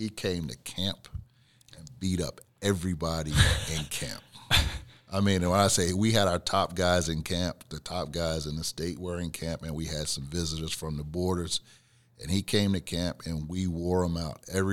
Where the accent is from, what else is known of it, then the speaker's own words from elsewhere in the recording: Newark, New Jersey, United States; But prior to coming from New Jersey and growing up in Newark like I did, he's not far from the neighborhood I grew up in.